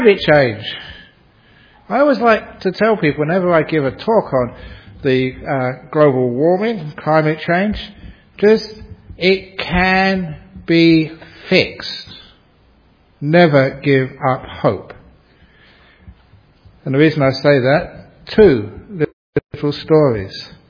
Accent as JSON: {"language": "English", "region": "London", "country": "United Kingdom", "tie": "born or raised there", "said": "I was born in London, brought up there. In fact, I always say that I was a boy from the bush. Shepherd's Bush. Where I grew up."}